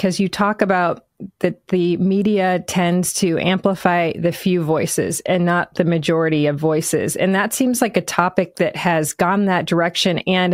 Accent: Michigan, United States; I am obviously from Michigan

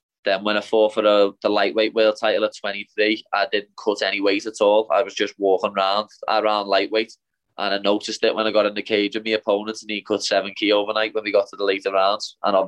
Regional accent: Liverpool, North West England, United Kingdom; I've fought in my hometown in front of 10,000 people in the packed out Echo Arena.

